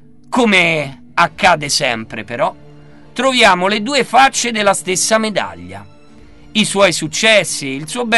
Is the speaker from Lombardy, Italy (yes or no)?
no; Piacenza, Emilia-Romagna, Italy; born there; now in Rome, Italy; Io sono nato a Piacenza